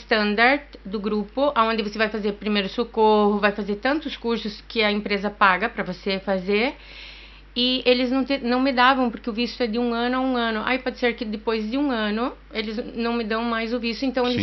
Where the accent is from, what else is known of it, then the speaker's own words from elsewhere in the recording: Itapejara d'Oeste, Paraná, Brazil; eu sou de Itapejara do Oeste, Paraná, eu acho que deve ter uns 10 mil habitantes, não sei, mais ou menos.